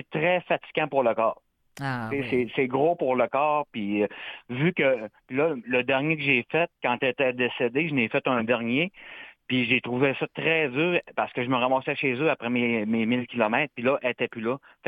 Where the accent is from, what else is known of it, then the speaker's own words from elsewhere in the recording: Jonquière, Quebec, Canada; Oui, du Saguenay, oui. Il vient de la baie, moi, je viens de Jonquière.